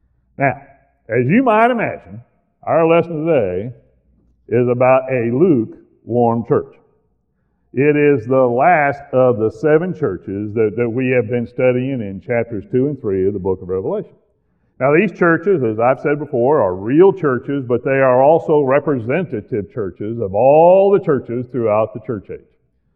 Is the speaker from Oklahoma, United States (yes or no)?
yes; Oklahoma, United States; born there; Now, I was born down in Oklahoma, where the red clay gives everything red color to it.